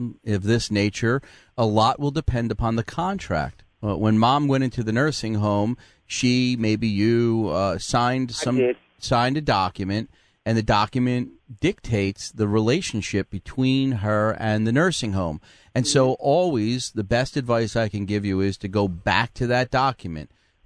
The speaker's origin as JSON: {"language": "English", "town": "Philadelphia", "region": "Pennsylvania", "country": "United States", "tie": "born or raised there", "said": "We grew up in Philly. You know, we were strong then. Strong in Philly."}